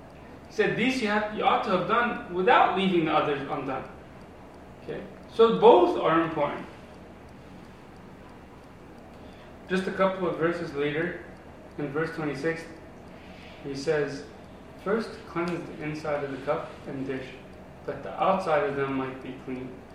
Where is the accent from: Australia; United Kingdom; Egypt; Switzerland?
Egypt; also born or lived in Pittsburgh, United States; now in Los Angeles, United States; when I moved from Egypt to the US, I lived in Pittsburgh for a while, which was pretty conservative. It was cool, like, nothing really crazy. But then, like, I came